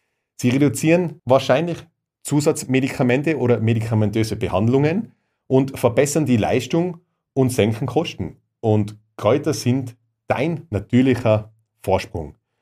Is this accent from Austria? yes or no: yes; Austria